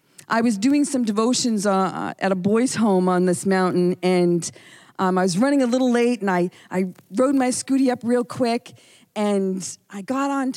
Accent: United States; It's strange as an American, but you go with it.

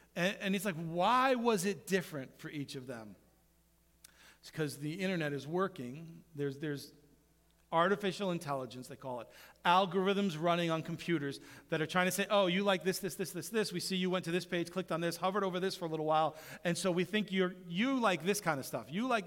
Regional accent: New York, United States; I particularly loved it when the cover athlete was someone from one of my teams growing up in New York.

